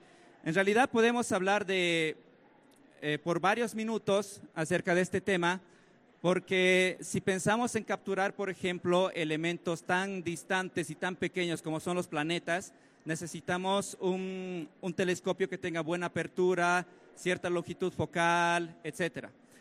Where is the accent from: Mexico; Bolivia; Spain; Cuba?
Bolivia; Cochabamba; en mi ciudad, porque yo vengo de Cochabamba, Bolivia, que está al sur.